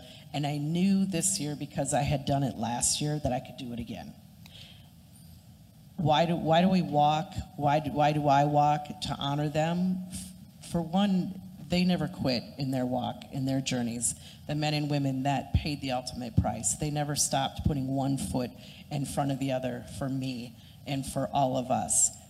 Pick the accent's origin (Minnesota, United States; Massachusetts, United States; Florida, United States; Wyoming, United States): Minnesota, United States; I'm born and raised in Minnesota, lived here way longer than I wanted to.